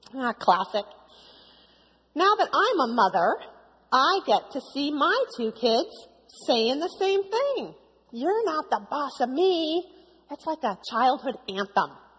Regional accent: Boston, Massachusetts, United States; I was born and raised in Boston and have some great childhood memories of growing up in a large family.

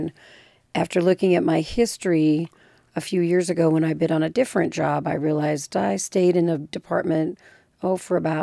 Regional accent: Iowa, United States; I grew up in Northwest Iowa.

